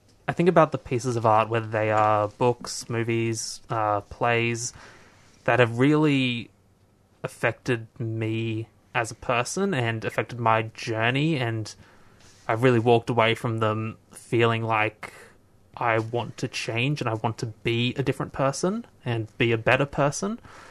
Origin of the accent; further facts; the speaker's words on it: Tasmania, Australia; moved away as an adult; I come originally from Tasmania. Moved here to study at the National Drama School last year.